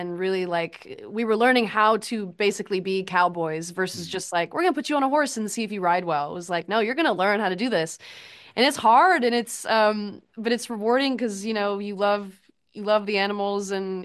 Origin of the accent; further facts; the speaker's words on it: Texas, United States; because again, I'm from Texas.